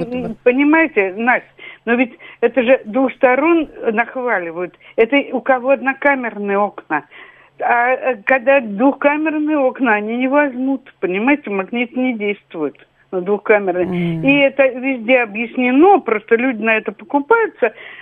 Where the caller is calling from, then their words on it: Moscow, Russia; я из Москвы.